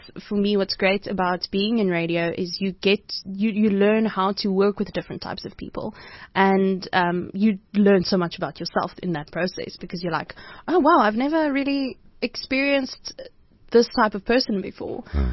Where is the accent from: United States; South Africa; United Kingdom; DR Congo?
South Africa; Cradock, Eastern Cape; now in Johannesburg, South Africa; It wouldn't have been possible if I hadn't moved there, you know, on my own from Craddock. Mm. I remember I was driving from Potch, where I studied.